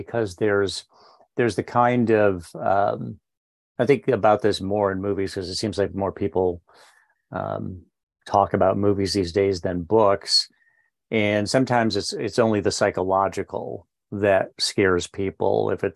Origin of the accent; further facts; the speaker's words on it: Endicott, New York, United States; I'm from Endicott, New York, the Binghamton area.